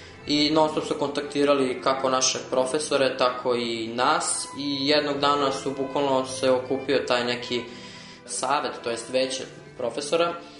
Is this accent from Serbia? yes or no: yes; Serbia; mi smo rekli iz Srbije